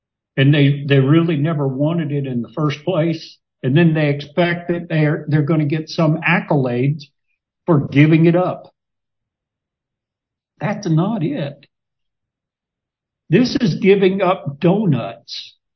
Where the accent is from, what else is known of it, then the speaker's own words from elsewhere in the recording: Kentucky, United States; I grew up in Kentucky and I know about the church. I know about Churchill Downs and the Kentucky Derby.